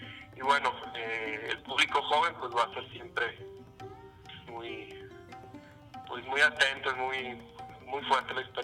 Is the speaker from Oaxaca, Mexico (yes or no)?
no; Monterrey, Nuevo León, Mexico; Yo soy de Monterrey, por eso lo puedo decir, ¿no?